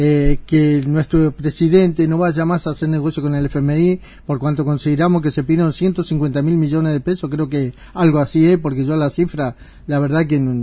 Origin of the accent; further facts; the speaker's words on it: Argentina; como argentino, como ciudadano, como padre de familia